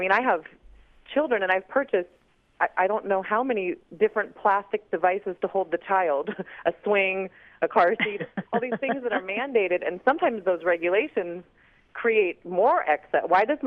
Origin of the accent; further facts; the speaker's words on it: Alaska, United States; I think island living helps, truly. I'm from Southeast Alaska.